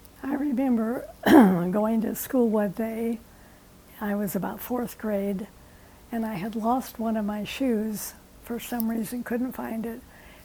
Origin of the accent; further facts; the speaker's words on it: Chicago, Illinois, United States; I just remember growing up in Chicago, mm-hmm. and I liked it. And we lived in a brownstone apartment on the first floor.